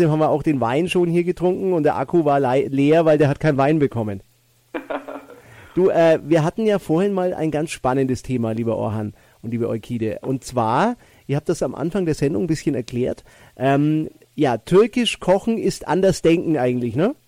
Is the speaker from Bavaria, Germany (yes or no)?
yes; Bavaria, Germany; weil ich als Franke, wir schmoren ja auch sehr gerne, ne?